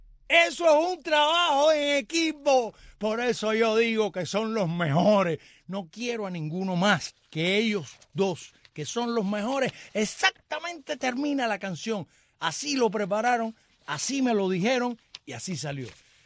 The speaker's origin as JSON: {"language": "Spanish", "country": "Cuba", "said": "Esos somos los cubanos, mi brother, nosotros hablamos así."}